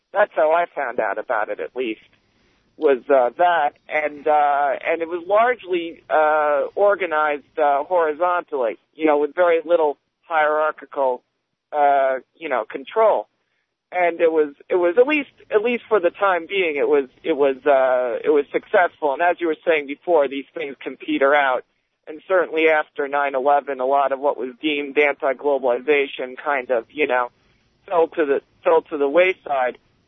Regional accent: Huntington, New York, United States; now in Central Islip, United States; Well, I'm originally from Huntington, but I live in Central Islip these

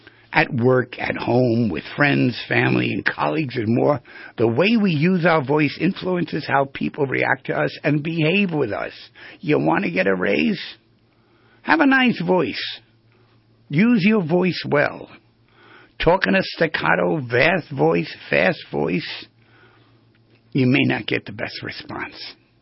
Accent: New York, United States; And I don't know how they knew I was from New York, but they figured it out.

